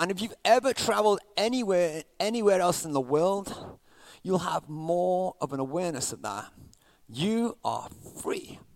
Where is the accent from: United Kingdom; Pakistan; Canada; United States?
United Kingdom; England; moved away; like, get out of here, you English kid, you know, kind of thing, making fun of my accent.